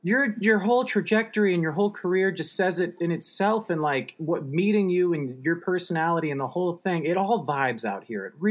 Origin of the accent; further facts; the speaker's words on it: California, United States; born there; because I was born in the Bay Area, which is, you know, it's good. There's a metropolitan vibe near San Francisco